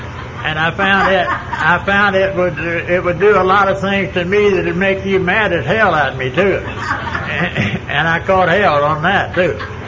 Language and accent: English; Funston, Texas, United States; now in Dallas, United States; I'm really not a city boy. I live in Dallas now for 40 or some odd years, but I came originally from Funston. Now, it's not a hell of a lot bigger than La Mesa.